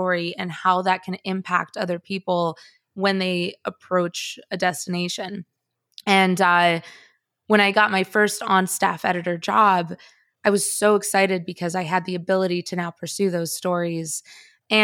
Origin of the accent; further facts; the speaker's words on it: Chicago, Illinois, United States; also born or lived in Bogota, Colombia; And yet, I grew up in Chicago and I don't have an accent and I had all my formative years in the United States and visually I'm very white passing as a Latina.